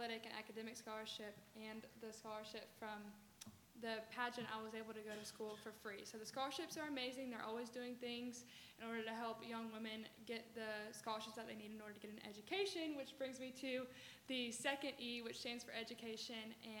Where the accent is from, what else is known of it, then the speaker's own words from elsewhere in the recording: Fairhope, Alabama, United States; I grew up in Fairhope, Alabama, but I like to call Orange Beach home too because my feet are always in the sand here.